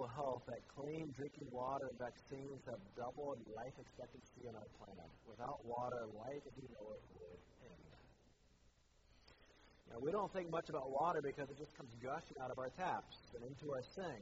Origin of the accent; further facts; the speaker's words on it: Colorado, United States; I will admit that I've had to adjust my spirit living in the South. Growing up in Colorado, we had much more sunshine.